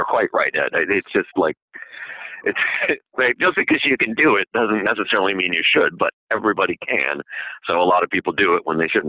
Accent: St. George, New Brunswick, Canada; I grew up finding by myself through like magazines and shit in rural New Brunswick. And because we didn't actually have much music, but our cable system was so shitty in St. George

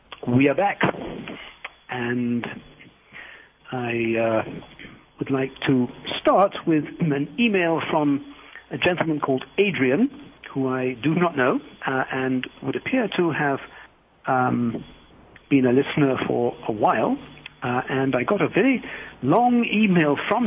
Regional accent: United Kingdom; now in United States; as a Brit

